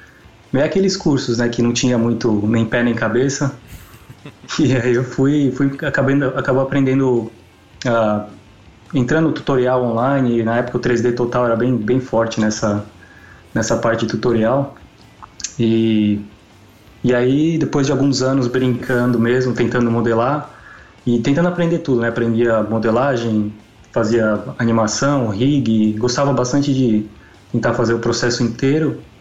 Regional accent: São Paulo, Brazil; Ah, eu tô com 28 agora, eu venho de São Paulo, né?

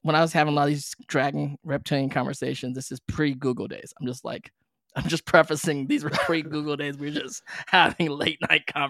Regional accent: Philippines; Well, again, you know, I'm Filipino. I'm a good Catholic kid. I grew up Catholic, not as Catholic as I was when I was growing up.

